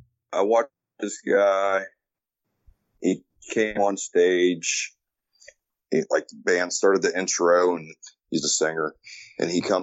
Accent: Ohio Valley, United States; I have I'm from the Ohio Valley too, so there's venues down there.

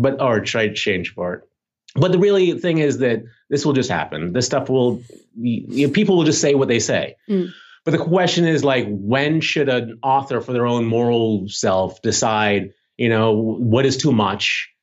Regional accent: Bahamas; Growing up in the Bahamas is different from growing up in the United States.

